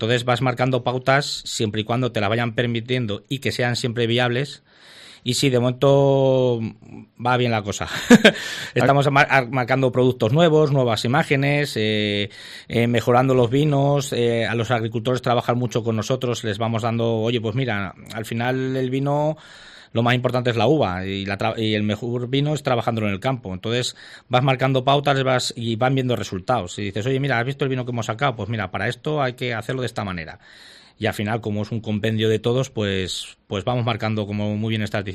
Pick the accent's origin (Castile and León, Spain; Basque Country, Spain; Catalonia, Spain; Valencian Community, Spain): Castile and León, Spain; Valladolid; Ahí yo saco pecho hablando de mi tierra, de Valladolid. Es una gozada cuando vuelvo en Navidad a ver a la familia, a ver a los amigos